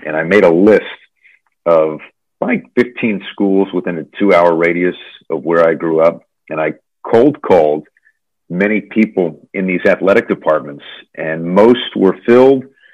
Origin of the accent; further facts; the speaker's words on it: Westchester, New York, United States; I grew up in Westchester, New York, and even at the age of 10, I had this sense of maybe this is something I'd be interested in when I get older.